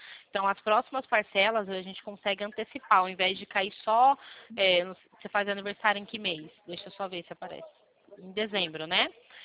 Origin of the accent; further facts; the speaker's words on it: Limeira, São Paulo, Brazil; Eu não sou da sua cidade, tá? A gente é daqui de Limeira, interior de São Paulo.